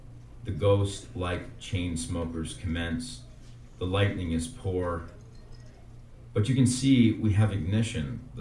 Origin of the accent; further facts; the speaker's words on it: Montana, United States; I come from Montana. I am on extended sabbatical.